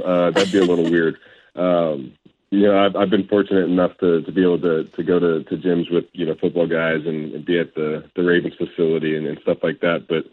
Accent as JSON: {"language": "English", "region": "Arizona", "country": "United States", "said": "I'm from Arizona."}